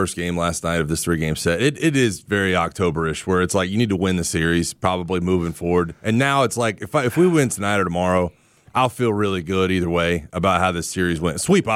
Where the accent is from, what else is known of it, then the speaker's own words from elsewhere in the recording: Pensacola, Florida, United States; Well, look, I'm from Pensacola, Florida. We're just straight up, you know, white trash down there.